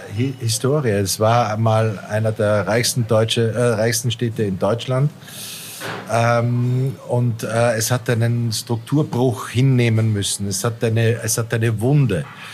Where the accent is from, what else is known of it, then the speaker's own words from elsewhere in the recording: Salzburg, Austria; now in Wuppertal, Germany; neben meiner Heimatstadt in Salzburg, wo ich aufgewachsen bin, am zweitlängsten gewohnt habe, also jetzt über 20 Jahre fast.